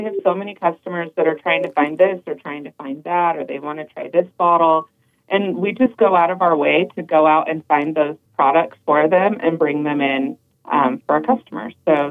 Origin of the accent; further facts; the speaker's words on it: Utah, United States; also born or lived in Colorado; I was born in Colorado, but I grew up in the Uinta Basin, just over the border into Utah, near our family farm.